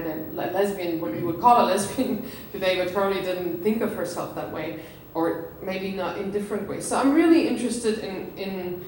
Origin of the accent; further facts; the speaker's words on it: Germany; I think when I grew up in Germany